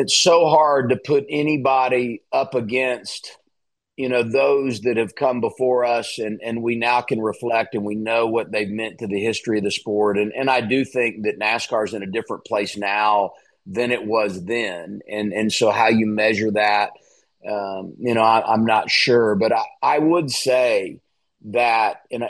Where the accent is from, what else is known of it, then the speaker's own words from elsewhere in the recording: Indiana, United States; Well, I got to tell you, Doug, I grew up in Indiana.